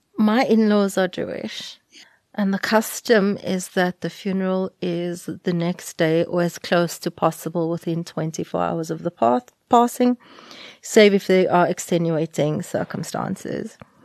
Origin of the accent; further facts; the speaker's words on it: Cape Town, Western Cape, South Africa; in our custom I'm mixed race from Cape Town, Christian.